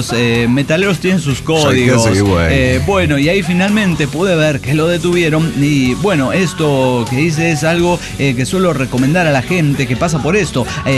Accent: Mexico; Como buen mexicano, cerré ventanas, puertas, desconecté algunos electrónicos y apagué la calefacción.

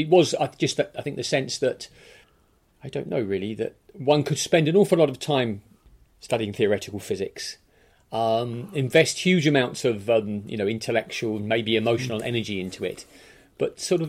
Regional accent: London, United Kingdom; also born or lived in Hayling Island; I was actually born in a place called Hayling Island, which is just off Portsmouth. But my family moved to London, to the Shepherd's Bush area, when I was very small

